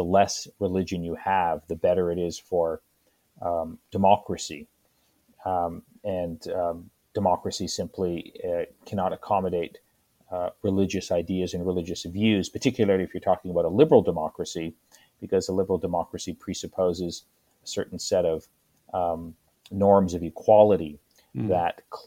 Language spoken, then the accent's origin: English; Canada; when I grew up in Canada, secularism was broadly associated with a set of positive attributes.